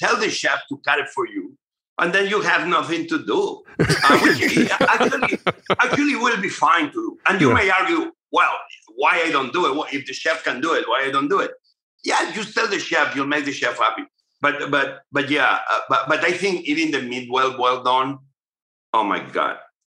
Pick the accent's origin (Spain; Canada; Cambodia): Spain; now in United States; I got to love kale once I came to America. We have other types of kale where I grew up in Spain, similar.